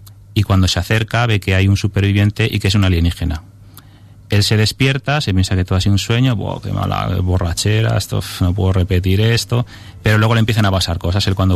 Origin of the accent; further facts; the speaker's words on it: Santander, Cantabria, Spain; born there; also born or lived in Gijón / Canarias / Madrid; now in Alcázar de San Juan, Spain; Yo nací fuera de Alcázar, nací en Santander, y he estado por toda España, he estado en Gijón, he estado en Canarias, he estado en Madrid, y al final, pues bueno, pues se puede decir que por amor me he hecho alcazareño.